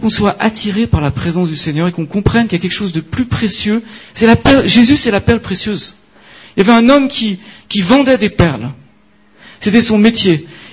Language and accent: French; Switzerland; C'est moi, je suis suisse, et nous, la banque, tout ça, on connaît.